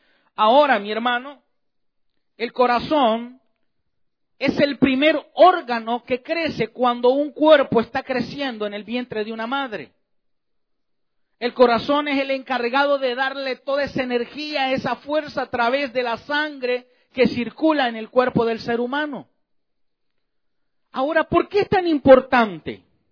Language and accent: Spanish; El Salvador; Allá en mi país decían, en El Salvador, que tiene caja de lustrar zapatos, decían.